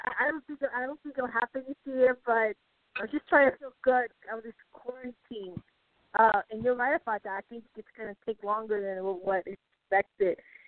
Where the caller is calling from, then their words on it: Colorado, United States; Colorado.